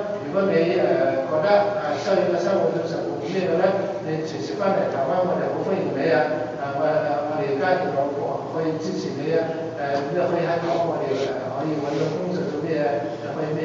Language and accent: Cantonese; Hengyang, Hunan, China; now in Hong Kong; 第一個站就係嚟咗我哋鄉下湖南衡陽地方。